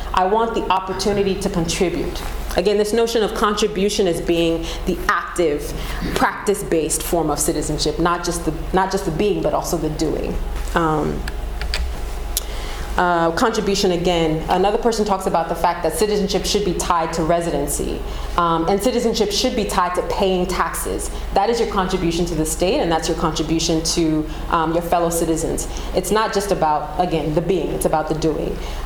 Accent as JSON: {"language": "English", "country": "Liberia", "said": "I'm from Liberia, my root is from Liberia"}